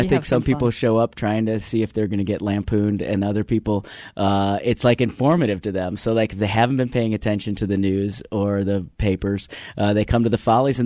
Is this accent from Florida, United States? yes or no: no; Chicago, Illinois, United States; these conditions remind me of when I was growing up in Mount Trashmore in Chicago.